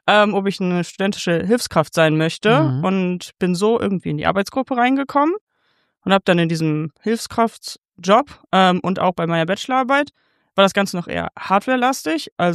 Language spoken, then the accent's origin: German; Wuppertal, North Rhine-Westphalia, Germany; born there; Und als gebürtige Wuppertalerin